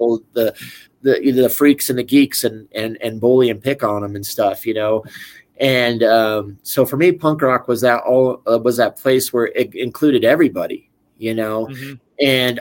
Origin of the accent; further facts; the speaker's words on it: Wyoming, United States; But that growing up in Wyoming is like kind of like what instilled to me to have that sense of helping others and, you know, being at service to my fellow man.